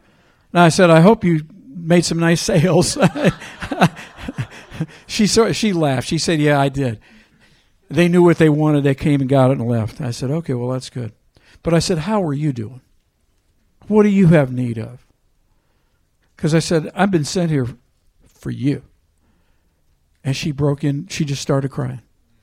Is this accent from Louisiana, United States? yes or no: yes; New Orleans, Louisiana, United States; well, you know, we're from New Orleans, and we're over here. We like to come here every so often.